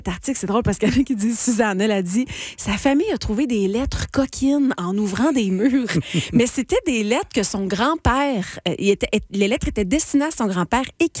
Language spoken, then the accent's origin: French; Roxton, Quebec, Canada; j'ai enterré ça au bout du terrain chez nous à Roxton